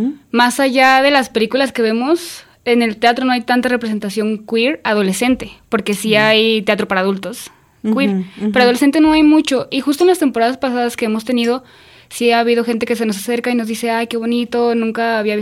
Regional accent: Tepatitlán, Jalisco, Mexico; De Tepatitlán.

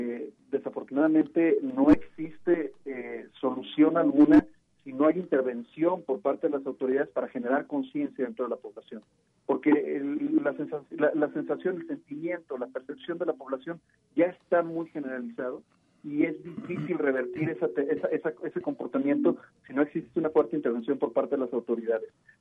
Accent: Mexico; Realmente creo que tenemos que hacer conciencia nosotros como mexicanos

